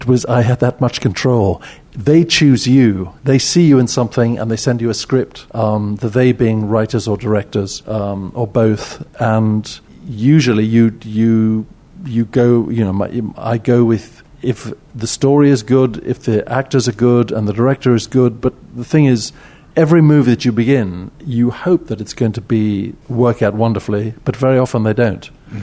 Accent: England, United Kingdom; I'm 62, and I'm English.

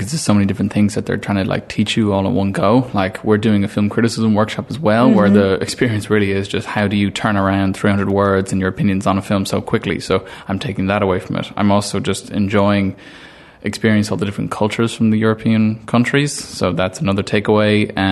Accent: Ireland; being an Irish person

